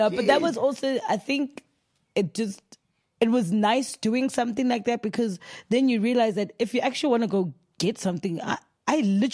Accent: South Africa; But I'm from South Africa.

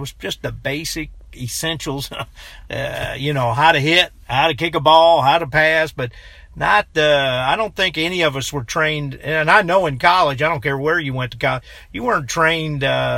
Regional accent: Pennsylvania, United States; when I grew up in Pennsylvania, all my brothers played high school soccer. There wasn't high school football in those rural communities.

